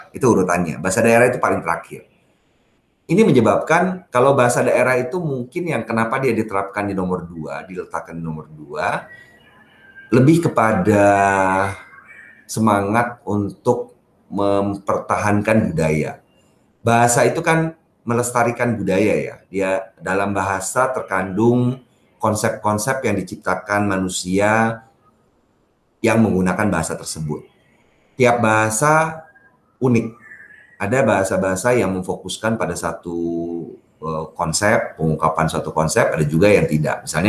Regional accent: Jakarta, Indonesia; born there; first language Minangkabau; Saya lahir dengan bahasa Minang. Walaupun saya lahir di Jakarta, tapi orang tua saya dua-duanya Minang. Dan di rumah, beliau berdua itu sering bercakap-cakap dalam bahasa Minang.

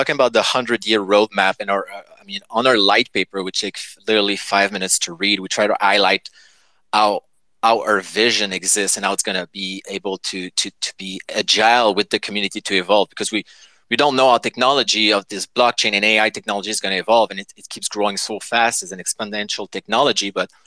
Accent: Montreal, Quebec, Canada; English is a second language; We're from Montreal, Quebec, by the way.

